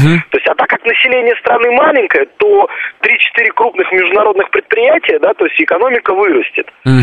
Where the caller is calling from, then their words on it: Moscow, Russia; город Москва.